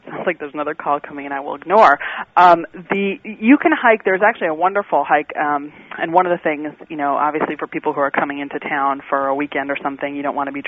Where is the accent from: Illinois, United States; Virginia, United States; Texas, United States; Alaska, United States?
Illinois, United States; Chicago; I am a Chicago native. I was born in Evanston, just north of the city, and grew up here.